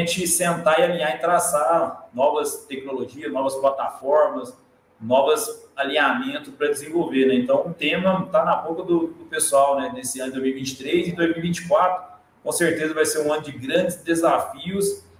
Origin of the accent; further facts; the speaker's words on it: Goiás, Brazil; não só porque eu sou goiano, né?